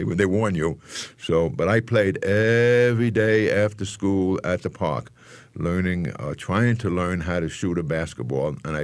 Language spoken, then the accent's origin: English; Bronx, New York, United States; also born or lived in Manhattan; I was born in the Bronx.